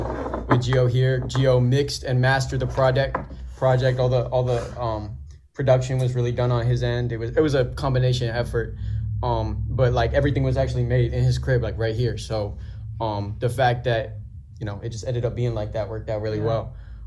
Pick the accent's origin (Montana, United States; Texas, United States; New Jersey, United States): Texas, United States; Houston; I'm from Houston, right? So we're back in Houston right now.